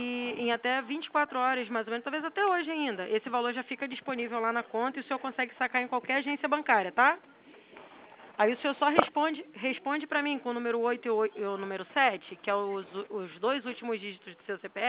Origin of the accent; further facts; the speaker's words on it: Santo André, São Paulo, Brazil; sou do Santo André